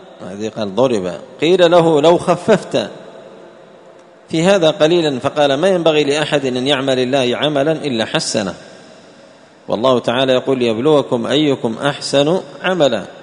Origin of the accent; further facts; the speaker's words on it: Yemen; عندنا في اليمن اشتهرت الصلاة السريعة